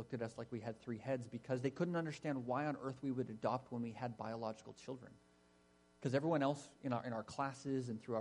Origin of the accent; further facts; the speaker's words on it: Canada; As an English-speaking, Caucasian, you know, Canadian Gentile, I don't belong in this family.